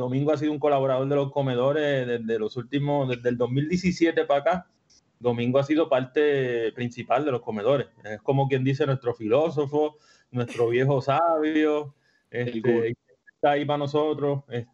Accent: Cagua, Aragua, Venezuela; also born or lived in Cali; de Cagua, viví en Calle también 5 años y amo mucho esta tierra

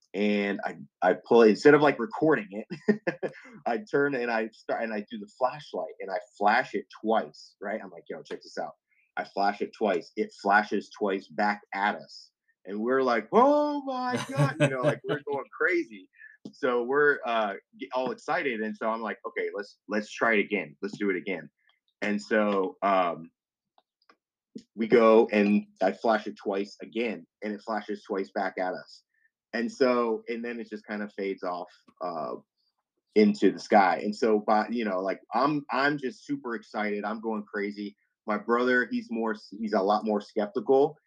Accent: Florida, United States; And I grew up in South Florida, so I was very much into hip hop, R&B

